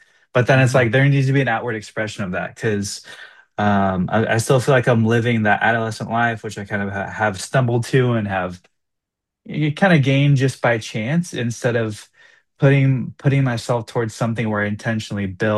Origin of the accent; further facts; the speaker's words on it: Malibu, California, United States; growing up in Malibu, it's like there's no real struggle